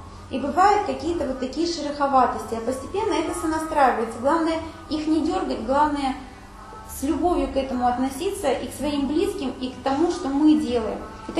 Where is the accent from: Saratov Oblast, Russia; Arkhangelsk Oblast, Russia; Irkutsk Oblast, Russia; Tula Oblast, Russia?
Arkhangelsk Oblast, Russia; я из Архангельской области